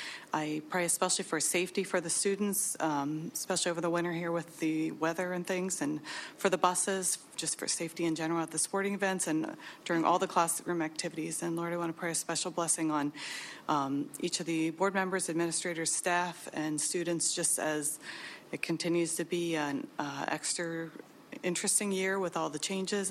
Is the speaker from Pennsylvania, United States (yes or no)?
yes; New Holland, Pennsylvania, United States; and I'm from New Holland